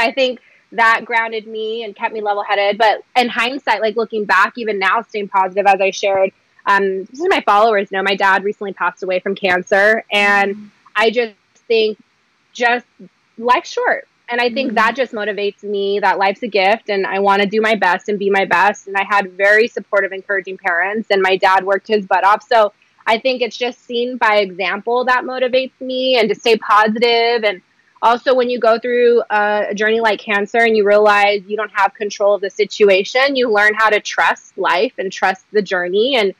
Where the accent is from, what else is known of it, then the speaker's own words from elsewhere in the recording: Whittier, California, United States; It's called Whittier College. I'm from Whittier. And I lived at home with my parents.